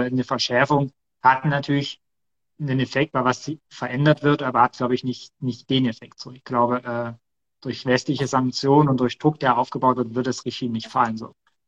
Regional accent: Germany; dass wir als Deutsche den Mut haben, so aus deren Sicht sozusagen, in die Ukraine zu fahren in den ersten Kriegswochen, Monaten

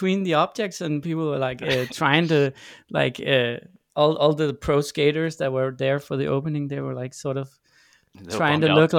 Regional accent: Denmark; English is a second language; So we're from Denmark, and Denmark is a small country.

